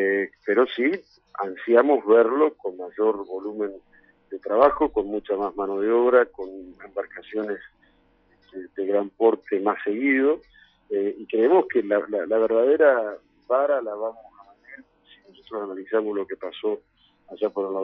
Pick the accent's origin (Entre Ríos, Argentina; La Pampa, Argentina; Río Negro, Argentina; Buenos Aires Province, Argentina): Entre Ríos, Argentina; Concepción del Uruguay; sobre todo los que somos de Concepción del Uruguay, por nuestro puerto, por nuestra operatoria portuaria